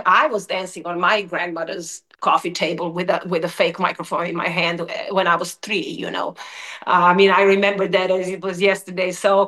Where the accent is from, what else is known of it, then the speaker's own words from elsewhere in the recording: Serbia; now in United States; He grew up here in Michigan, and I grew up in Serbia, and we had the same upbringing